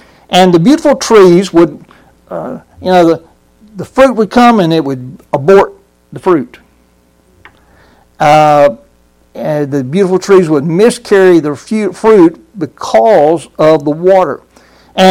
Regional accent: Brunswick, Georgia, United States; I grew up in Sterling Baptist Church in Brunswick, Georgia, and we grew up with sulfur water in that church.

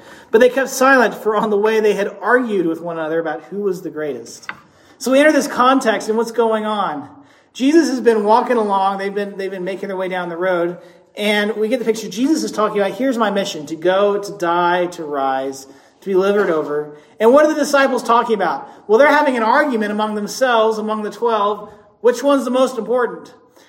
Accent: Texas, United States; You know, I grew up in Deep East Texas and, you know, great Confederate country.

